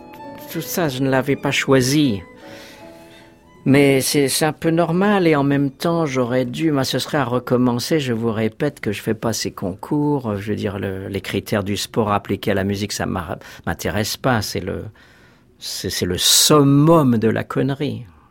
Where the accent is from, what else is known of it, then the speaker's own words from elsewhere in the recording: Grenoble, Auvergne-Rhône-Alpes, France; born there; je suis né à Grenoble le 7 mai 1947 et je fais chef d'orchestre